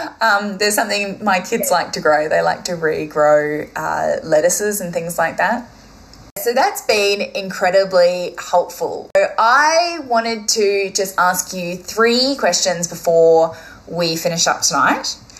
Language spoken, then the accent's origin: English; Queensland, Australia; now in Canberra, Australia; But I am from North Queensland, and so I tend to become a bit slack